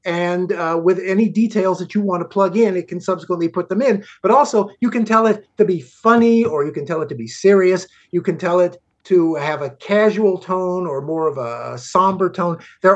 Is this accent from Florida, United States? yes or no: no; Chicago, Illinois, United States; I grew up in Chicago.